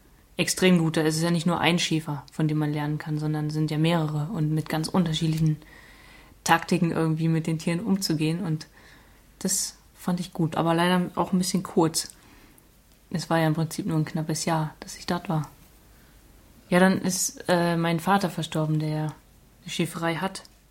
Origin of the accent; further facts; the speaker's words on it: Potsdam, Brandenburg, Germany; Ich bin in Potsdam groß geworden. Dann später nochmal 3 Jahre, glaube ich, auch auf dem Land. Und dann bin ich aber wieder nach Potsdam gezogen